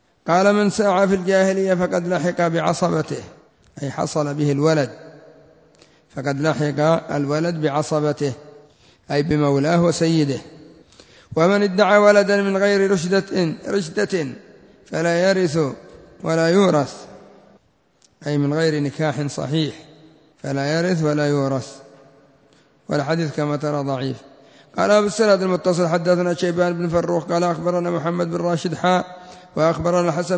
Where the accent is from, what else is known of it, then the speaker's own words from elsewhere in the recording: Yemen; وإلا فإن كثيرا من الناس يقولون عندنا في اليمن فلان ينقط الدم